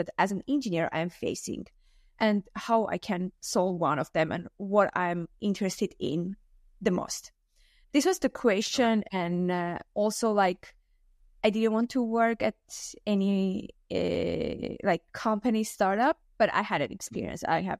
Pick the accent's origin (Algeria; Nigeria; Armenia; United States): Armenia; moved away as an adult; now in France; originally I'm from Armenia. I did my undergrad in applied mathematics and informatics in Armenia. Then I started doing my master's in information technologies, then moved to France doing my second master's at Grenoble University.